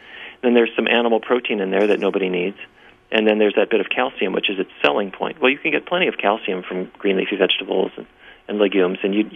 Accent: Fargo, North Dakota, United States; personally, I grew up in Fargo, North Dakota, so I ate roast beef, baked potatoes, and corn every day of my life.

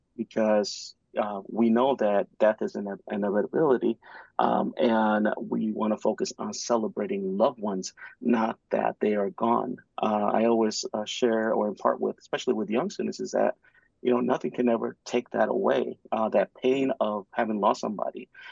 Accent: Nicaragua; I'm originally from Nicaragua in Central America.

